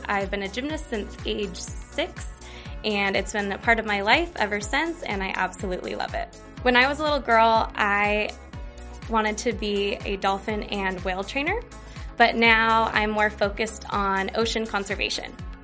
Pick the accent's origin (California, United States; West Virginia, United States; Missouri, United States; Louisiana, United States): California, United States; San Diego; I'm from San Diego, California, and this is my rookie season.